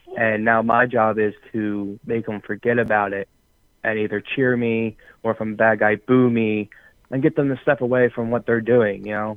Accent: New Jersey, United States; I'm born and raised in South Jersey, and I actually started wrestling when I was 8 years old.

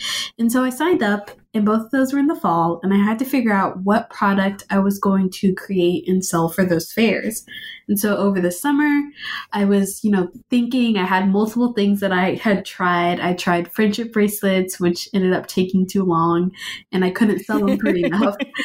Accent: Austin, Texas, United States; I'm 15 years old. I am born and raised in Austin, Texas, and I'm a student going into junior year

